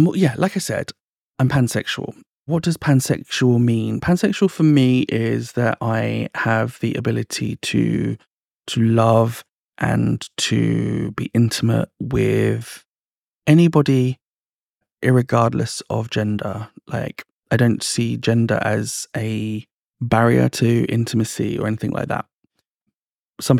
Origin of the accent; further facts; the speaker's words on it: Cambridge, East of England, United Kingdom; born there; I was born in 1984 in Cambridge.